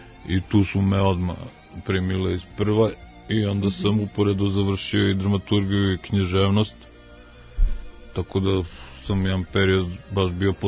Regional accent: Belgrade, Serbia; ja sam pisac iz Beograda

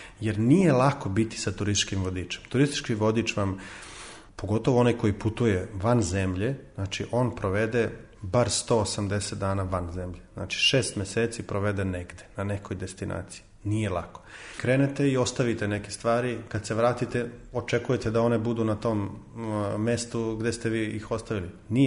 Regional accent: Serbia; Znate šta, u Srbiji sam rođen, u Srbiji sam odrastao.

